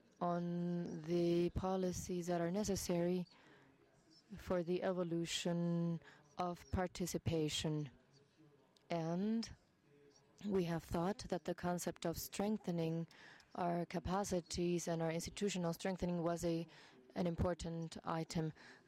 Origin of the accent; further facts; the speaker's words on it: Cameroon; from Cameroon.